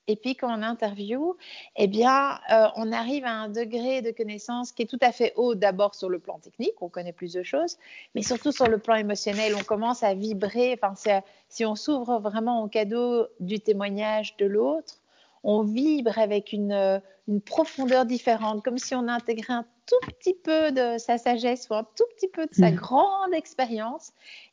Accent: Belgium; Alors, je suis née donc à Bruxelles, mais j'ai grandi à la campagne. Je suis née dans un hôpital bruxellois. J'ai grandi à la campagne, au milieu des chevaux, dans la nature. Enfin, j'ai grandi pieds nus.

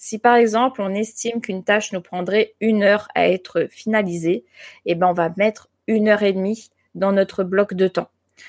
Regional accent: France; accent: French; Je le dis avec mon gros accent de français.

